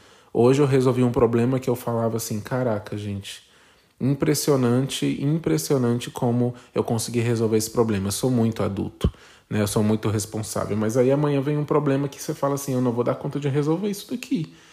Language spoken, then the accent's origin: Portuguese; Brazil; E como bom brasileiro que eu sou